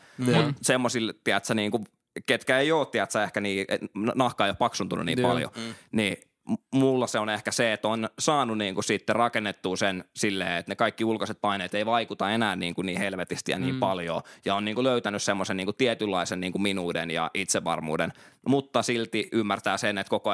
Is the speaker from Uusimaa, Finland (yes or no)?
yes; Nurmijärvi, Uusimaa, Finland; Mä oon Nurmijärveltä Landelta. Ei siellä ollut niinku mitään